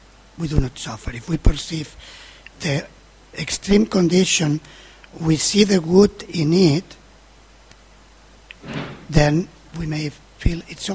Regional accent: Spain; I was born in Spain

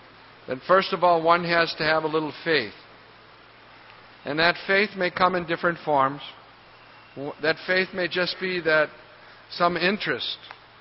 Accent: St. Louis, Missouri, United States; He closed Cleveland, he closed St. Louis, and I was from St. Louis.

